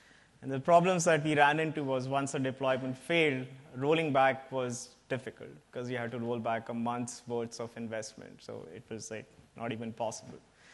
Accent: India; English is a second language; I do have a slightly foreign accent. I'm from India, so in case any of you has any trouble understanding me or hearing me, just shout out.

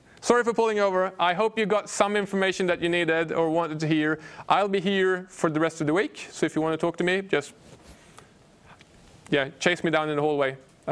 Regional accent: Sweden; English is a second language; I'm from Sweden where getting weapons is really hard.

